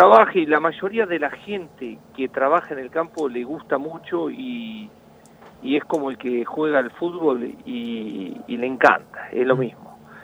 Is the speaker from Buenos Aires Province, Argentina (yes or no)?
yes; Orense, Buenos Aires Province, Argentina; primeramente yo soy de Orense, acá un pueblo de 2.500 habitantes, provincia de Buenos Aires, partido de Tres Arroyos.